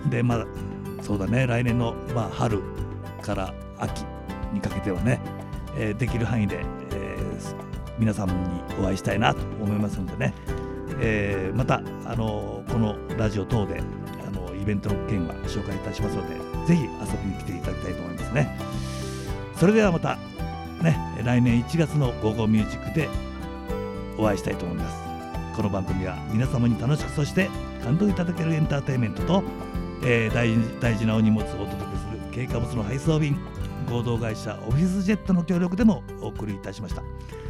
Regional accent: Yamaguchi, Japan; 私もあの地元山口

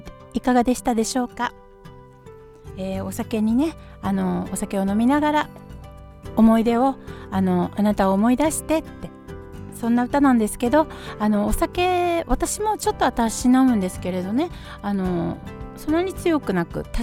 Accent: Setagaya, Tokyo, Japan; 実は私世田谷の育ちっていうか幼少の頃世田谷区大原で育ったんですよ。本当にね不思議なことでまた世田谷に戻ってくる形で

